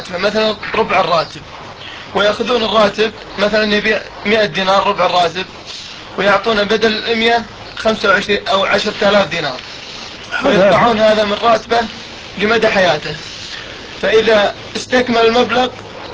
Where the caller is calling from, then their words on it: Kuwait; بالنسبة لبيع الراتب عندنا في الكويت